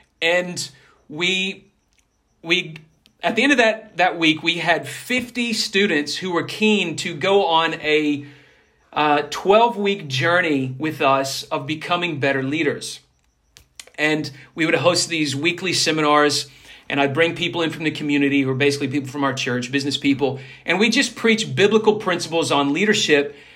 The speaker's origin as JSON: {"language": "English", "region": "the South", "country": "United States", "moved": "as an adult", "lives_now": "Melbourne, Australia", "said": "And I came from the United States in the South, in the Bible Belt, where you could always find, I was a campus minister there, I was reaching out to uni students"}